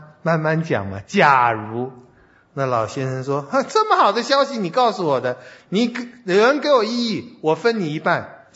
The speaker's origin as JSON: {"language": "Chinese", "country": "China", "said": "我们中国人不会说老人独守空闺啊"}